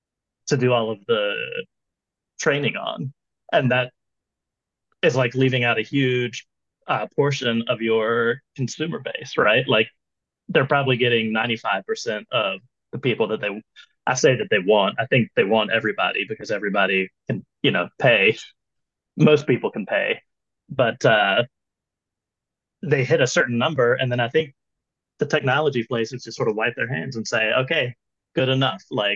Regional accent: the South, United States; accent: southern; heard me talk, you would definitely say like, oh yeah, that guy has a southern accent. versus if I was from California, I'd have a different accent.

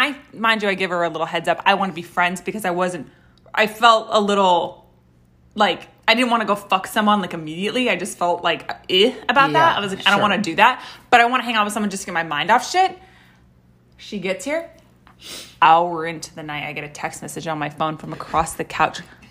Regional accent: Los Angeles, California, United States; I'm from Los Angeles. Okay? Born and fucking raised.

